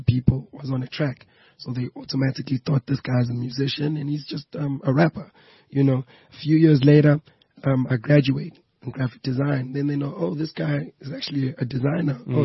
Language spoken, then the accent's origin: English; Durban, KwaZulu-Natal, South Africa; growing up in Durban, the slang is different, the way you act, and it's very different.